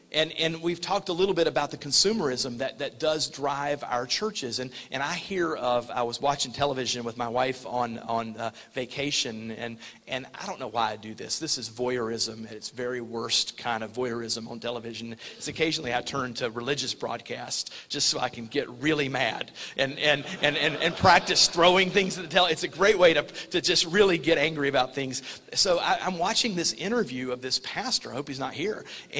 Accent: the South, United States; And of course, as a Southerner, this is like a 6-inch putt, because in every pulpit in my town, segregation was defended until the late 60s to early 70s

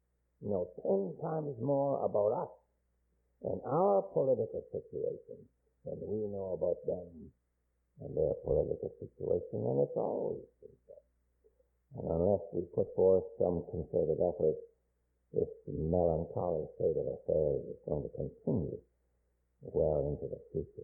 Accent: United States; And I, as an American, to say nothing of a Christian, I have a moral obligation to try to understand the third world out there

